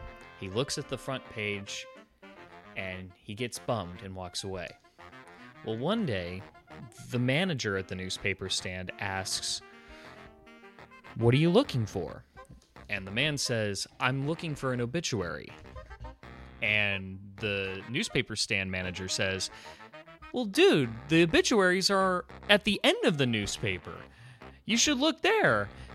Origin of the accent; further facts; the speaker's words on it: Lakewood, United States; in my hometown of Lakewood, which is where my parents still live, it's legal to shoot fireworks.